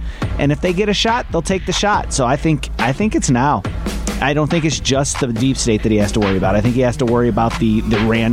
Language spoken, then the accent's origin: English; Illinois, United States; St. Louis, and then in Illinois, because I'm not actually from St. Louis.